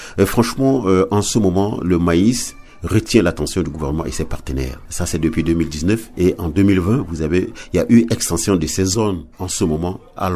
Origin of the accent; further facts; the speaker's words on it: Central African Republic; Voilà les trois variétés qui sont les plus cultivées chez nous en République centrafricaine.